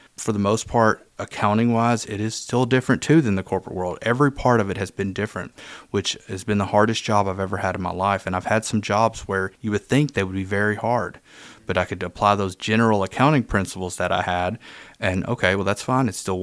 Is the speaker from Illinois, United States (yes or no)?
no; Jones Mill, Arkansas, United States; also born or lived in Hot Springs; Well, I was born in Hot Springs, but I was actually raised, I guess, through most of my childhood in Jones Mill, Arkansas, this little tiny hamlet area